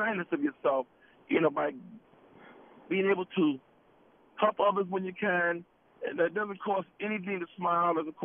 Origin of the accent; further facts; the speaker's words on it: New York, United States; I'm also a New Yorker here